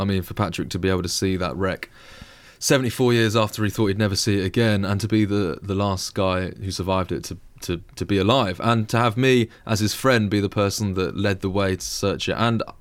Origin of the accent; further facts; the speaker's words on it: East of England, United Kingdom; because I find growing up in Suffolk as well